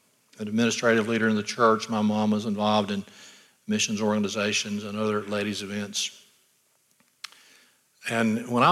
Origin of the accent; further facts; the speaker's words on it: Floral, Alabama, United States; and so we grew up in Floral, Alabama. Our family was very active in the First Baptist Church there.